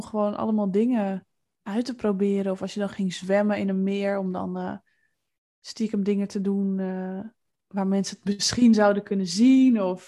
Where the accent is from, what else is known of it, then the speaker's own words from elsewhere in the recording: Groningen, Netherlands; Want ik kom uit Groningen en... uit een klein dorpje in de provincie.